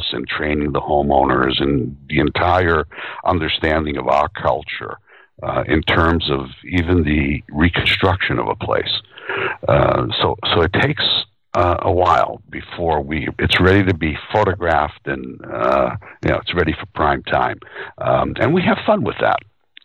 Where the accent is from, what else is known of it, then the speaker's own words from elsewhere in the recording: Boston, Massachusetts, United States; And Italian living room, and even growing up in Boston, in the Italian sections, the living room was something covered in plastic